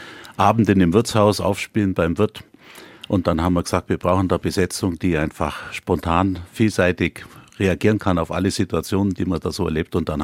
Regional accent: Mecklenburg-Vorpommern, Germany; Wir sind dann da aufgewachsen in Mecklenburg, nahe an der Ostsee.

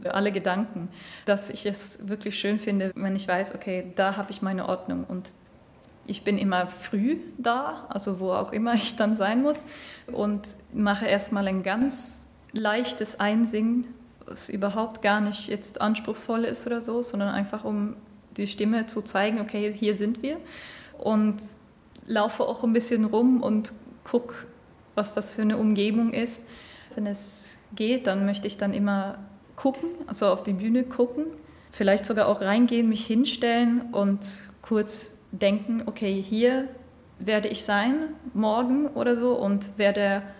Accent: Arvika, Värmland, Sweden; German is a second language; now in Germany; Ich komme aus Schweden, aus einer Kleinstadt, die heißt Arvika. Dort habe ich ganz klein mit Musik angefangen

